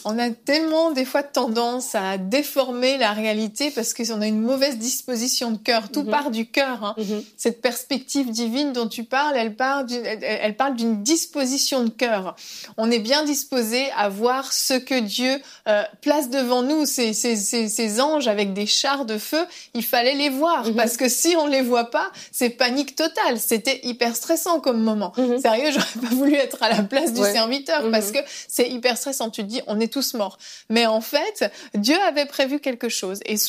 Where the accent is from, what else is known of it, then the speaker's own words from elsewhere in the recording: Switzerland; Moi, je suis suisse